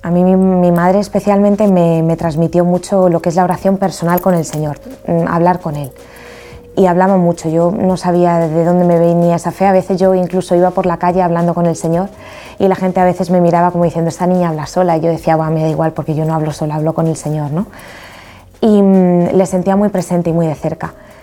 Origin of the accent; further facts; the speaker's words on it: Madrid, Community of Madrid, Spain; now in Cartagena, Spain; tengo 30 años y soy de Madrid. Y bueno, pues tengo mi padre y mi hermana, y porque mi madre falleció. Y bueno, estoy viviendo en Cartagena desde hace 2 años.